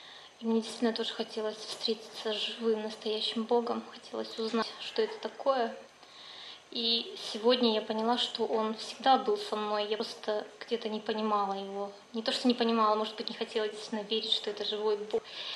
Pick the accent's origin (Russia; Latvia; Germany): Germany; Regensburg, Bavaria; мы из Регенсбурга.